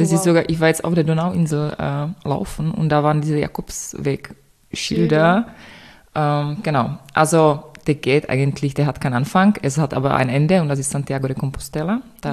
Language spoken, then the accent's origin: German; Czechia; German is a second language; moved away as an adult; now in Vienna, Austria; Ich komme ursprünglich aus Tschechien. Ich bin 2015 nach Wien gezogen, eigentlich nur für ein Semester, Germanistik. Und seitdem bin ich hier. Das heißt, im September sind das schon 7 Jahre.